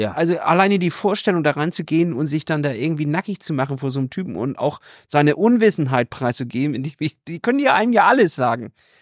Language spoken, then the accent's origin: German; Hamburg, Germany; Als Hamburger kennen wir das Problem nicht.